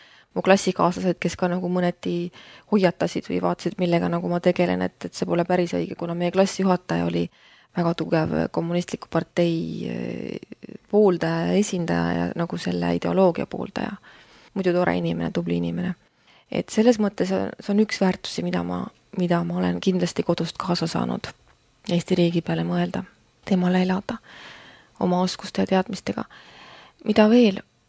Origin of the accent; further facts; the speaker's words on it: Viljandi, Viljandi County, Estonia; now in Tallinn, Estonia; ma pärit olen Viljandist küll ja see on roheline linnakene. Mu isa on neljandat põlve viljandlane. Ema on Sootuks Ingerimaalt, et tema kodumaad kui sellist täna ei eksisteeri.